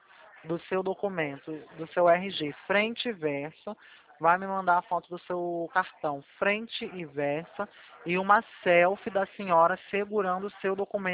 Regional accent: Rio de Janeiro, Brazil; Sim, do Rio, sou carioca. Aqui do centro da cidade, tá? Perto da Praça 15. Rua do Carmo, número 57.

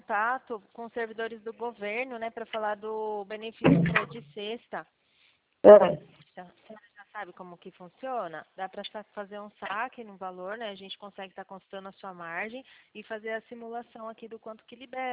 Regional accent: São Paulo, Brazil; Eu sou do interior de São Paulo.

